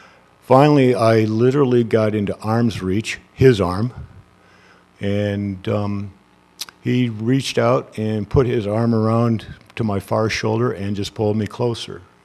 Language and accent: English; Indiana, United States; also born or lived in Milwaukee; I was born and raised in Indiana, but I spent my high school and 2 years junior college in Milwaukee at a boarding school